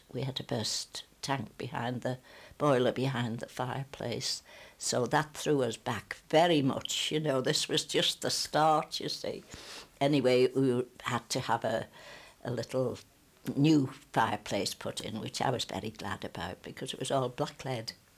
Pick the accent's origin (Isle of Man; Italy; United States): Isle of Man; Laxey; I was born in Laxey in 1914, March 1914. Mm. So I lived in Laxey 17 years.